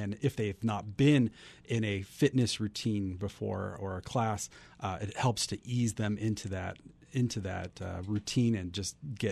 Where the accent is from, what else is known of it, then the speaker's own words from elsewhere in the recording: California, United States; also born or lived in Utah / Washington / Minnesota / New York; I'm a mutt of culture. I'm originally from California, but we've lived in Utah and Washington and Minnesota and New York and we love the Mountain West, and we're just so glad to be here.